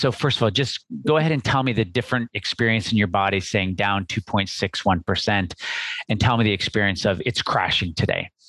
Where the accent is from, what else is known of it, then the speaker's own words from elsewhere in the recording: Midwest, United States; I'm from the Midwest, pop